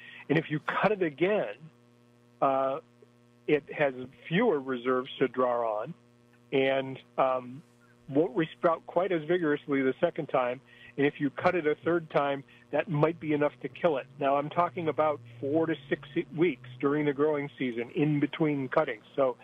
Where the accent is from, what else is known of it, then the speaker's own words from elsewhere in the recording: New England, United States; I grew up in New England, and our other common name for red maple is swamp maple